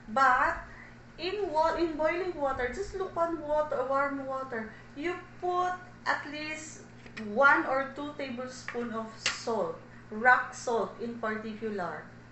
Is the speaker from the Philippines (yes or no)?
yes; Philippines; I said, ma'am, sir, we are Filipino.